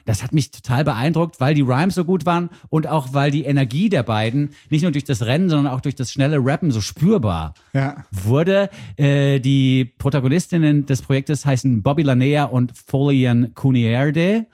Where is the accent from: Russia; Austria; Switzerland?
Switzerland; als Schweizer findet man natürlich alles